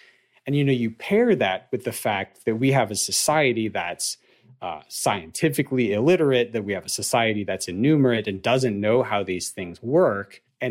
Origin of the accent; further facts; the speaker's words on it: Atlanta, Georgia, United States; I'm from Atlanta